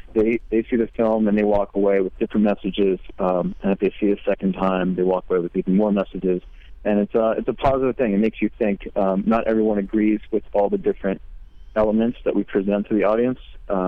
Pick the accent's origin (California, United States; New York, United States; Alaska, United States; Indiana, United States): New York, United States; I grew up in New York.